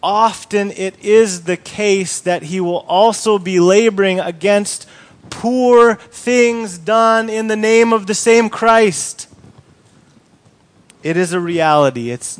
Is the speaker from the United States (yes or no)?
no; Papua New Guinea; I grew up in Papua New Guinea. The whole country's been evangelized